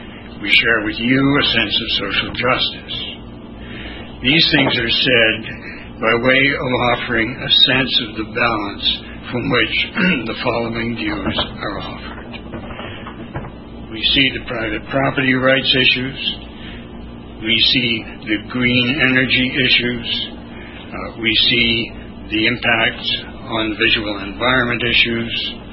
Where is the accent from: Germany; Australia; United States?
United States; Lakeville, Maine; I'm from Lakeville, Maine.